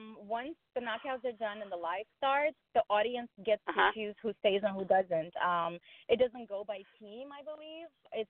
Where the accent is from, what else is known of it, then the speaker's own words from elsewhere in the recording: Queens, New York, United States; I grew up in Queens. Now I currently live in Long Island, and I sing all the time.